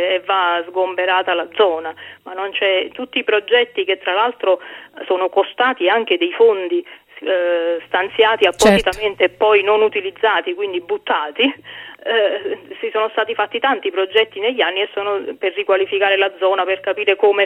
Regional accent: Naples, Campania, Italy; perché sono nata e cresciuta a Scampia

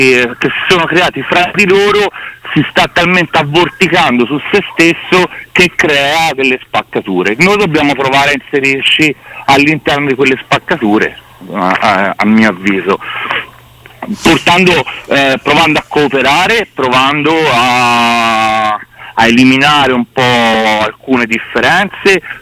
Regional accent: Tuscany, Italy; Si sente che sono toscano.

